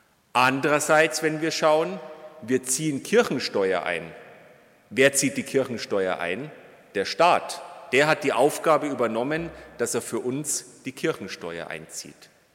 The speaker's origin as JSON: {"language": "German", "region": "Bavaria", "country": "Germany", "said": "1919 ging das bei uns in Bayern schon los mit der Weimarer Republik"}